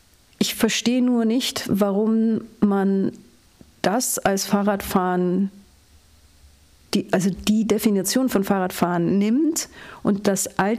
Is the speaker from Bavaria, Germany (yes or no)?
yes; Bavaria, Germany; ich komme aus dem Allgäu